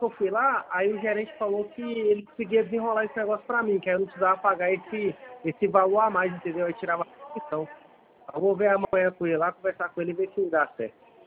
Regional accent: São Paulo, Brazil; A gente é aqui de São Paulo, é pertinho um do outro.

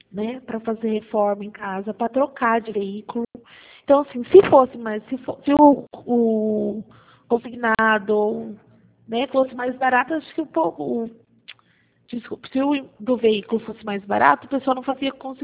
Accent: Araçatuba, São Paulo, Brazil; Não, eu sou de Araçatuba

